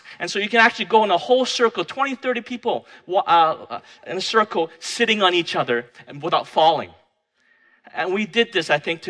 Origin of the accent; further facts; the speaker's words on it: Vancouver, British Columbia, Canada; moved away as an adult; now in Winnipeg, Canada; It wasn't until I moved away to Winnipeg from Vancouver to study architecture that someone first took the opportunity to invite me to go to church with them.